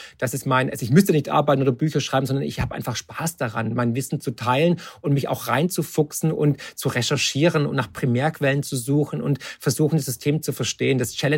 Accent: Baden-Württemberg, Germany; ich war ja Schwabe

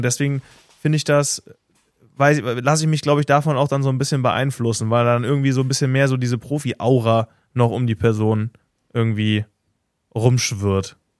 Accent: Germany; Ich finde, man macht als Deutscher, und irgendwie haben das vor allem auch wir Deutschen

